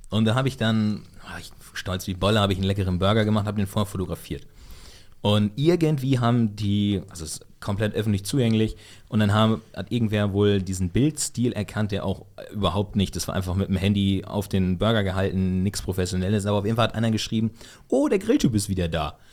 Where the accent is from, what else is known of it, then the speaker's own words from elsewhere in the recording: Lower Saxony, Germany; Ich komm vom Dorf, komme aus dem Osnabrücker Land